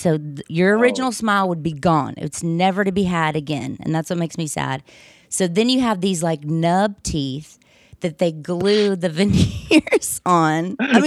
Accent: the South, United States; accent: southern; I think she was probably trying to tell me to lose my southern accent

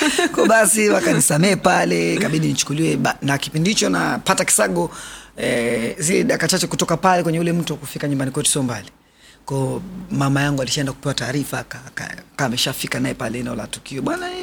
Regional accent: Dar es Salaam, Tanzania; also born or lived in Morogoro; Kabila langu ni Mchaga. Na nimezaliwa Morogoro. Sehemu moja inaitwa Monsagala. Lakini nimekulia Dar es Salaam.

